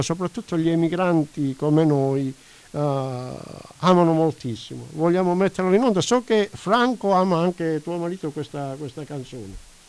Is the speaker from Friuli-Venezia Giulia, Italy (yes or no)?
no; Calabria, Italy; troppo calabresi. Noi siamo calabresi, ma il nostro programma so che non l'ascoltano solo i calabresi.